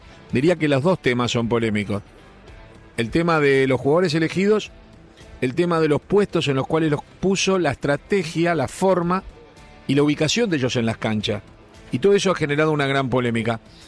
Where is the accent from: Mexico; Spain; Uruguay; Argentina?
Uruguay; nos ven por la calle y nos reconocen como uruguayos